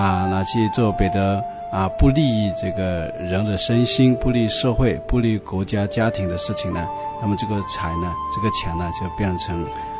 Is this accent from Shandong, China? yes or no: no; Chaozhou, Guangdong, China; 我也是潮州人我们都是老乡。